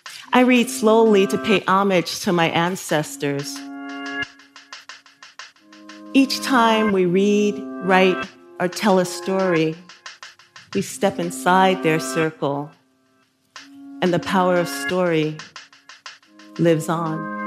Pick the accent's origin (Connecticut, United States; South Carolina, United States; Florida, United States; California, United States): South Carolina, United States; now in New York City, United States; I mean, I came out of Jim Crow South, right? So I came from South Carolina to New York City.